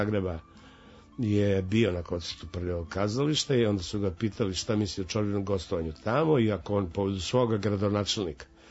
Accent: Serbia; hoću dužem samo na velika vrata kao Srbin u Zagrebu.

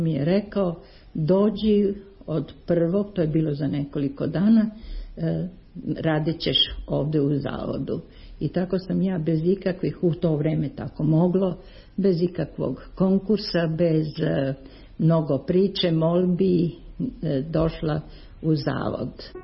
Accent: Belgrade, Serbia; Rođena sam u Beogradu. Osnovnu školu kao i gimnaziju također sam završila u Beogradu. Studirala sam tehnologiju na univerzitetu u Beogradu.

